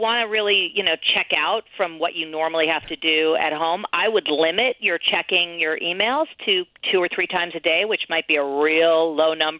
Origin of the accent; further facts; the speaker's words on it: New York, United States; I'm from New York, and they say, what should I do in New York?